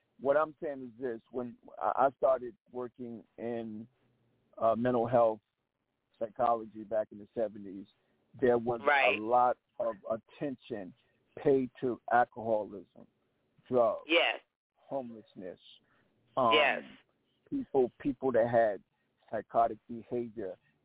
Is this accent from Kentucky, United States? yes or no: no; Harlem, New York, United States; also born or lived in South Carolina; when I grew up in Harlem as a kid, I lived in South Carolina, but I lived in Harlem as well. We had both places.